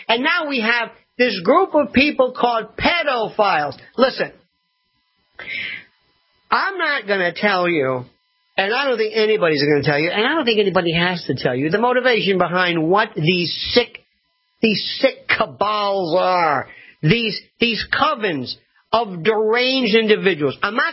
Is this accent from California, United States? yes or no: no; Florida, United States; you know, I'm from Florida.